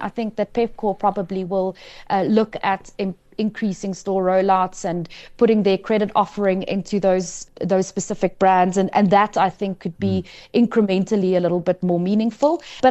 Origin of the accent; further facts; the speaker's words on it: South Africa; My hope as a South African citizen is that we actually get something concrete out of this national dialogue